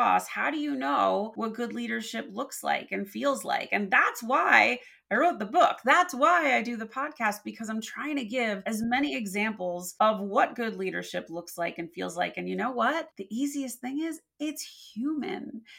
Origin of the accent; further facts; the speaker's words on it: New York, United States; So we grew up in Westchester.